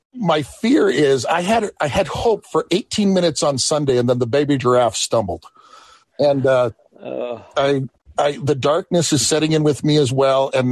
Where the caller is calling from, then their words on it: Great Falls, Montana, United States; Well, I'm calling in from Great Falls, Montana, and I'm sorry, Rog, this is the Everton question.